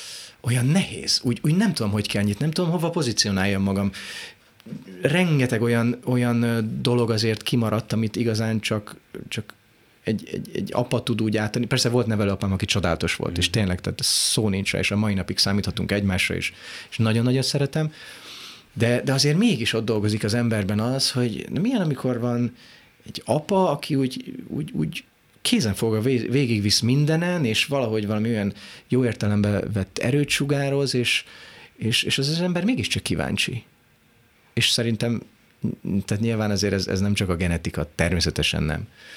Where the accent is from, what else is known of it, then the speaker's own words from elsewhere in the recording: Hungary; born there; Az úgy néz ki, hogy anyum egyedül jött, tehát és én már itt születtem, tehát apum is magyarországi volt, én már itt születtem